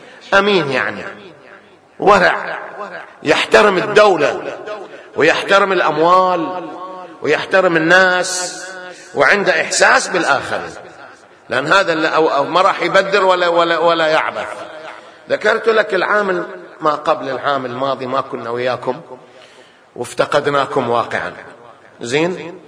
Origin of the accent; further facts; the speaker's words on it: Bahrain; ما هو مثل ما هو صاير على وجه التحديد عندنا في البحرين